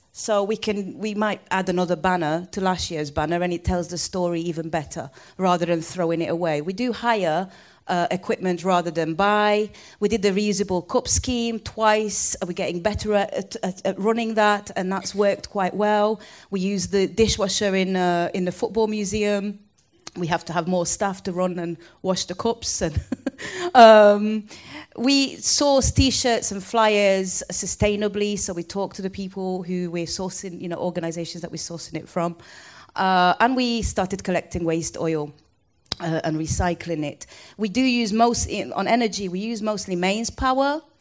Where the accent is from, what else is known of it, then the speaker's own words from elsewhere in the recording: Manchester, North West England, United Kingdom; Well, I am a Mancunian, but I was born in...